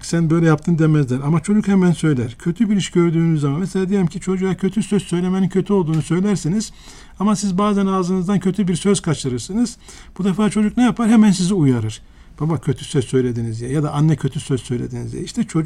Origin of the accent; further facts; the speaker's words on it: İskenderun, Hatay, Turkey; Ben çocukken İskenderun'da ev sahibinin çocukları simit satarlardı.